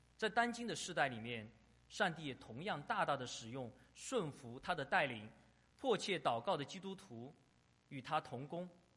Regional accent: China; 最后这段先知的预言和我们中国的传统文化很不一样，我们中国人见到出生40天的婴孩肯定都会对他们的父母亲说些吉祥的话

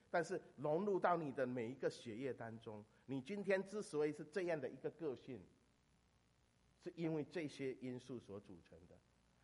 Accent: Fujian, China; 我是在福建长大的，

